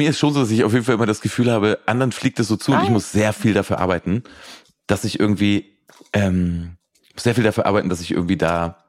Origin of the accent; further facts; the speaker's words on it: Braunschweig, Lower Saxony, Germany; Ich habe jetzt gerade in meiner alten Heimat Braunschweig so ein ganz kleines Konzert gespielt